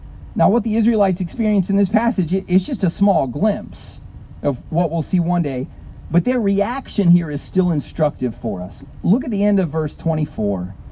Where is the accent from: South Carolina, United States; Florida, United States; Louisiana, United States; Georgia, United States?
South Carolina, United States; I grew up in South Carolina.